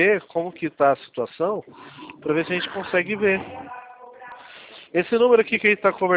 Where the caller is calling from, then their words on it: São Paulo, Brazil; Eu sou localizado em estado de São Paulo, no interior de Jundiaí.